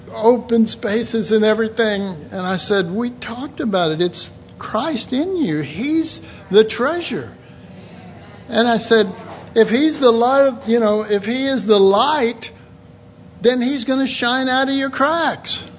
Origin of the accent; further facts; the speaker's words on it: Dallas, Texas, United States; I grew up in Oak Cliff, which is a really rough area